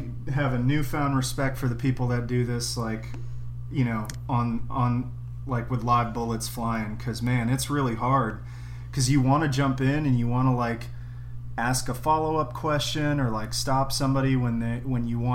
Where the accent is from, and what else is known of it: Florida, United States